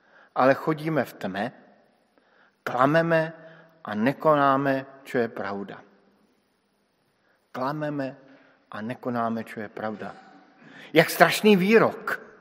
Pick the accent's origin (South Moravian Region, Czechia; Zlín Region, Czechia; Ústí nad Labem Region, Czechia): South Moravian Region, Czechia; Brno; Vyrůstal jsem v Brně a celé Brno pije vodu ze řeky Svratky